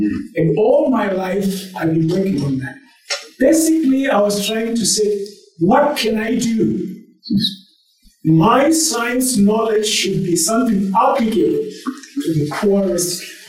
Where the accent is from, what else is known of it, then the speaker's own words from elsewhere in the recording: Zimbabwe; born there; I was born in Zimbabwe